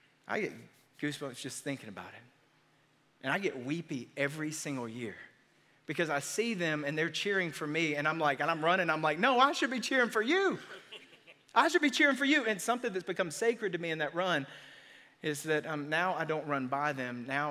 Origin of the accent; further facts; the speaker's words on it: Georgia, United States; We're the people from South Georgia